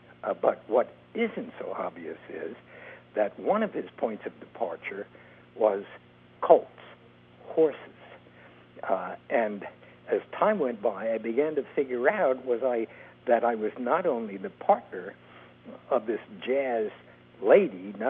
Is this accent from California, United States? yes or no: no; Queens, New York, United States; I grew up in Queens. I was a guy who was chased, and I used to chase other people. That's how we used to do things on the streets of Queens.